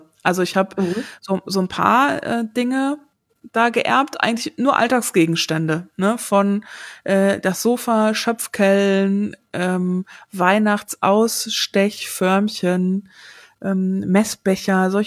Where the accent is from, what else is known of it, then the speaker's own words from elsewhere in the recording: North Rhine-Westphalia, Germany; ich bin ja im Sauerland aufgewachsen